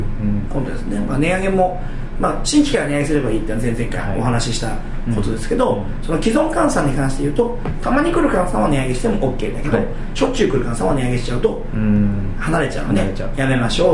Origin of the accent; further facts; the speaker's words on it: Kochi, Japan; 僕は四国の高知県出身なんで、地元でね、うん、うなぎを食べてたんですよ。